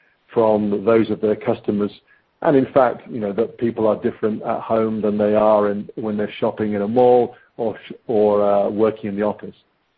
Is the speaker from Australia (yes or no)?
no; England, United Kingdom; I'm the English guy, and he's the American.